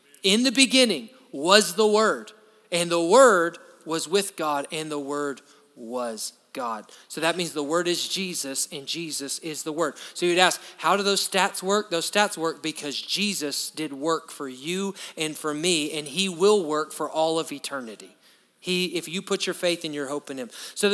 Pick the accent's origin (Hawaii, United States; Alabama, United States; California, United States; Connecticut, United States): Alabama, United States; And I grew up in Alabama. We drink sweet tea.